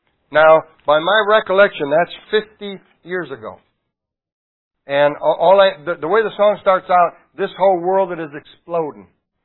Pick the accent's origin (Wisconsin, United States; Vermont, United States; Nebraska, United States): Wisconsin, United States; Milwaukee; my hometown of Milwaukee and Chicago lately?